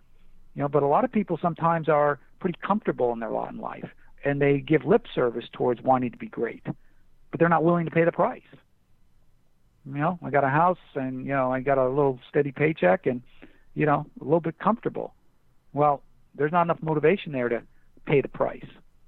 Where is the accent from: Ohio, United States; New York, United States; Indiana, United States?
New York, United States; Buffalo; You know, I come from Buffalo, this and that.